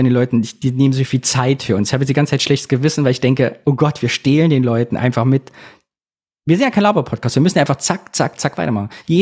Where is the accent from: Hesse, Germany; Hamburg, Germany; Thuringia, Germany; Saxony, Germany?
Thuringia, Germany; Berka bei Sondershausen; in Berka bei Sondershausen, da wo ich herkomme